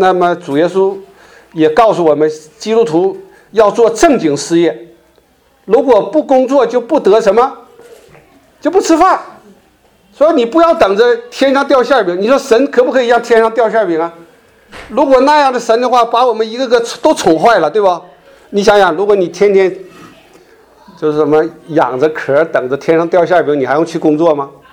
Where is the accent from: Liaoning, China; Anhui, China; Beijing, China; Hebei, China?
Liaoning, China; Shenyang; 他是我们沈阳人呐、啊。